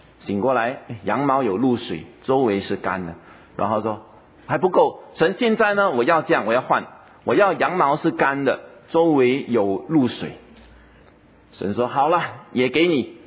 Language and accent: Chinese; Singapore; 我们新加坡这边的人，当然跟别的国家相对来说，人员是比较少的